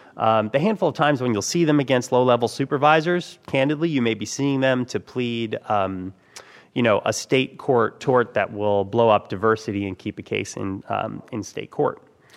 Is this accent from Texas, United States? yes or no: yes; Austin, Texas, United States; Obviously, I come from Austin, Texas, where you can have a 10-person employer making $20 million.